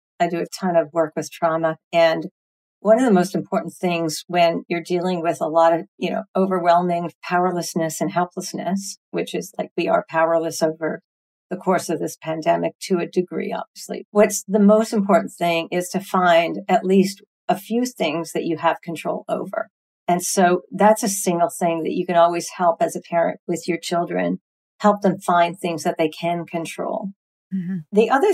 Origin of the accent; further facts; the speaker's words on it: Canada; Like my family's in Canada. I'm from Canada originally.